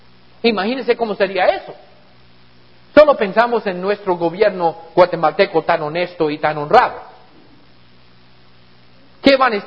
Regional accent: United States; está llegando al punto en mi país, en los Estados Unidos

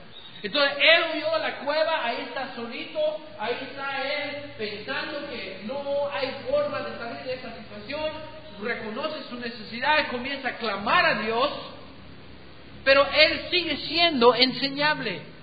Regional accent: United States; Spanish is a second language; aún ahí en los Estados Unidos, en mi país, hay muchas libertades que poco a poco están siendo amenazadas

